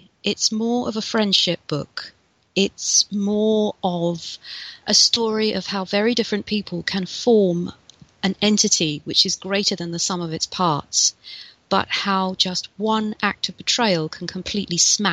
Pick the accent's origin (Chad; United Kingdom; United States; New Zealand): United Kingdom; Bury St Edmunds, East of England; it's based in my hometown of Bury St Edmunds in Suffolk, which is the most gorgeous medieval market town